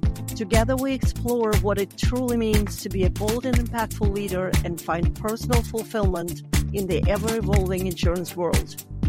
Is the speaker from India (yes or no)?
no; Latvia; English is a second language; moved away as an adult; You may have noticed my accent. My original home country is Latvia, a small but mighty Baltic country with beautiful nature and hardworking people. I lived there for the first half of my life